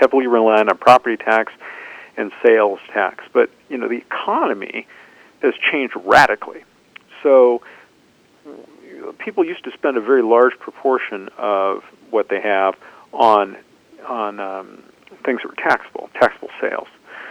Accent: Seattle, Washington, United States; They live in the house in which I was raised in West Seattle.

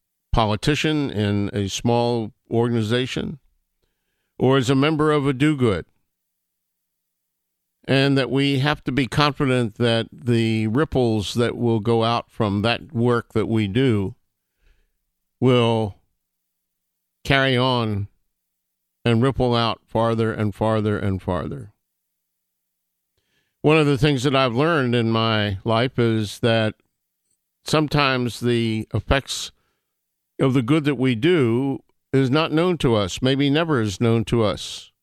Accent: United States; All I'm going to say is that I am ashamed as an American.

